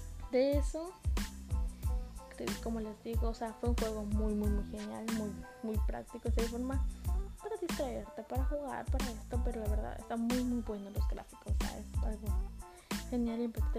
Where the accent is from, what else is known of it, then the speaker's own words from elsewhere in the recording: Yucatán, Mexico; Entonces yo soy yucateca, oficialmente yucateca, me enorgullece.